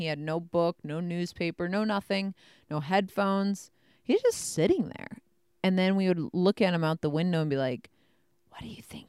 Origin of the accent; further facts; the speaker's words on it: Midwest, United States; But again, that is because we are from the Midwest, and just like our tempers, our weather seems to be rather mild